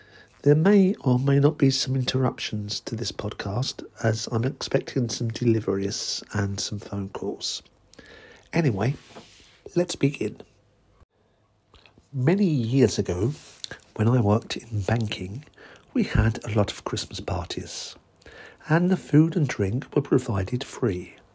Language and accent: English; England, United Kingdom; And I'm English.